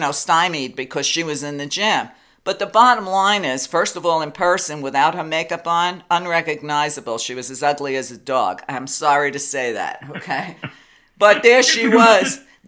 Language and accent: English; New York, United States; Listen, I grew up in New York, so a lot of times in Manhattan, even on the subway, you know, I would see a lot of celebrities